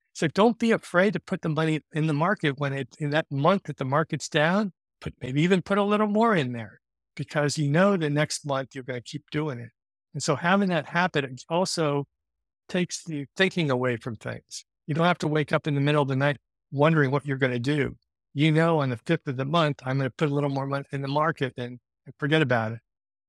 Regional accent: Dayton, Ohio, United States; So, you know, I grew up in Dayton, Ohio.

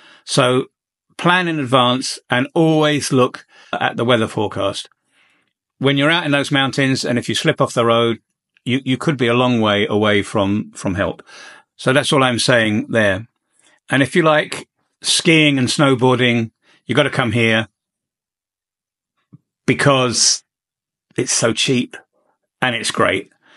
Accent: London, United Kingdom; And for me, going back to my hometown of London now, I think I would be a little bit worried about crime.

